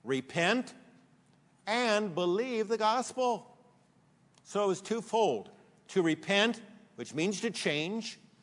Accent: San Diego, California, United States; I grew up even in San Diego by a dairy

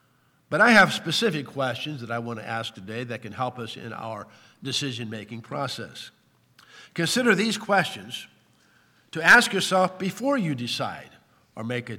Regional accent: Ireland; Being an Irishman, you know

